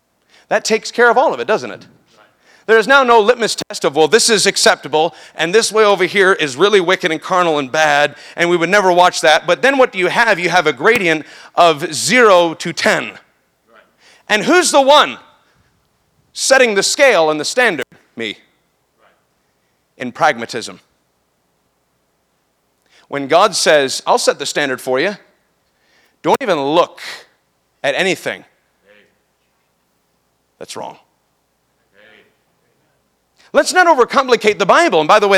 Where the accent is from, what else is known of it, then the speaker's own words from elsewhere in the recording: New York, United States; I am from New York, so I don't know if you can take me serious or not. Originally, I'm from New York.